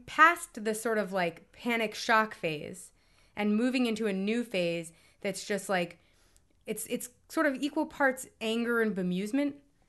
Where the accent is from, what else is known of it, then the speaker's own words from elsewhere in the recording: New York, United States; Suddenly, me being a New Yorker is coming more in handy than it's ever come before.